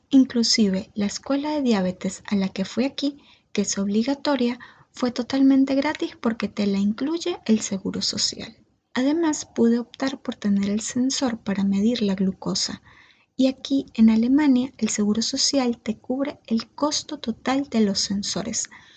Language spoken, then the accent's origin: Spanish; Venezuela; moved away; este es el tercer país donde he vivido desde que salí de Venezuela.